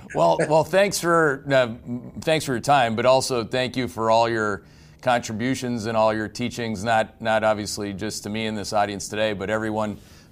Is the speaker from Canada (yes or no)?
yes; Canada; now in United States; I'm a Canadian. Like, I have a green card. I have a beautiful American family.